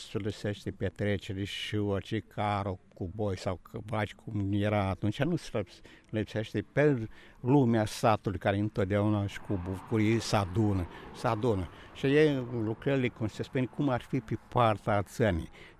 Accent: Luncani, Romania; born there; la Luncani, sus pe deal, care e un monument istoric, vechi, foarte frumos.

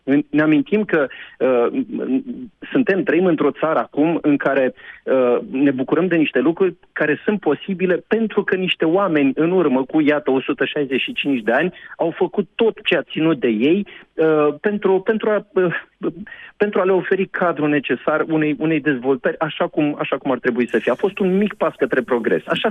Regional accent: Moldavia, Romania; moldovean crescut pe Valea Siretului și cu absolvent al Universității Alexandru Ioan Cuza din Iași.

